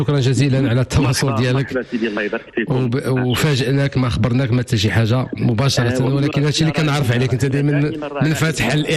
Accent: Morocco; اكيد كمغربي راه كتكون مسوس

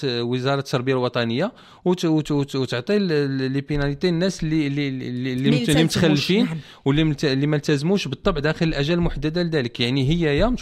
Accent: Morocco; لأن تمدنا على المطبعات اللي عندنا في المغرب.

